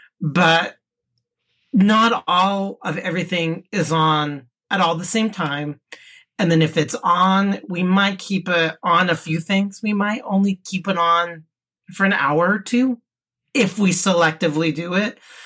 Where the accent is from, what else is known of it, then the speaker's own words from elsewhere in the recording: Reno, Nevada, United States; since I was born and raised in Reno, Nevada.